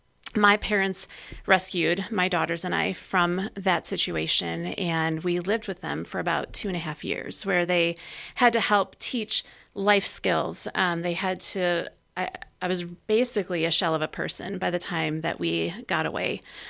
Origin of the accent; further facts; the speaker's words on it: Appleton, Wisconsin, United States; So I grew up in Appleton, which is, you know, a stone's throw away from Rapids. Grew up in a really loving home, great parents.